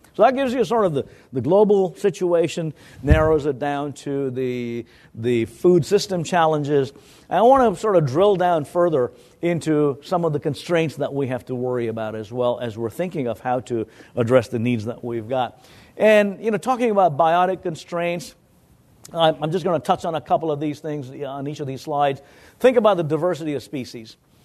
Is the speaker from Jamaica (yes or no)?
no; India; now in United States; I was born and raised in India as a rice eater